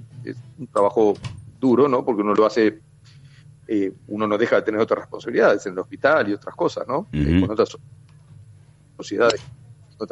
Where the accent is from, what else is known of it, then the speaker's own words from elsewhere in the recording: Uruguay; nosotros como uruguayos